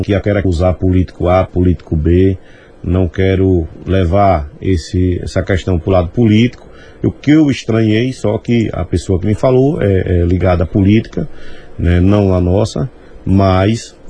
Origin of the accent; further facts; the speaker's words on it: Simão Dias, Sergipe, Brazil; Simão Dias me conhece, né? Sabe de quem eu sou filho, sabe de onde eu vim, sabe da minha honestidade.